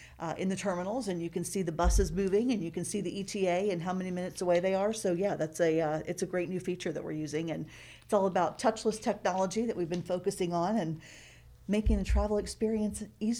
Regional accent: Florida, United States; I'm from Florida. My dad still lives there. I've got a lot of family there still.

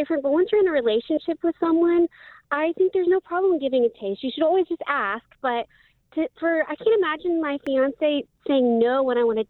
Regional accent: Kansas City, Missouri, United States; So I'm from Kansas City, but I have a little bit of a different perspective because I do live in a third world country most of the time now

